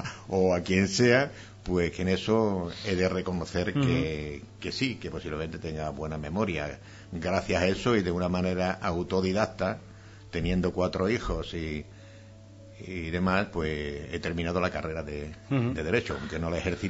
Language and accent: Spanish; Cristina, Extremadura, Spain; Yo nunca pensé que el pueblo de Cristina, mi pueblo, nos dispensara esa magnífica acogida